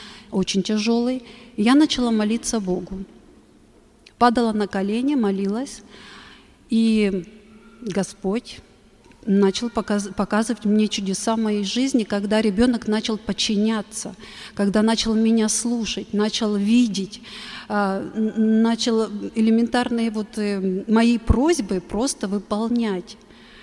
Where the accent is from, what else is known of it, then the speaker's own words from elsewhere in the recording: Western Ukraine, Ukraine; now in Moscow, Russia; Ну, так как я из Западной Украины, конечно, украинские песни мои самые любимые. Вот, а уже 6 лет я нахожусь в Москве